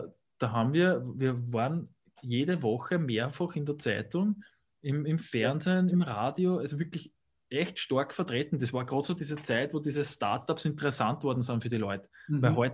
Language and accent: German; Austria; Aus dem Grund war das für uns halt immer sehr wichtig, als Österreicher, als Patrioten, dass wir sagen, wir haben so viele tolle Sachen in unserem Land